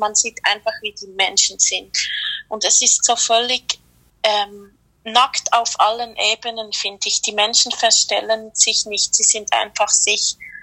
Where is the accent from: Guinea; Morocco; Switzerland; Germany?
Switzerland; also ich komme aus der Schweiz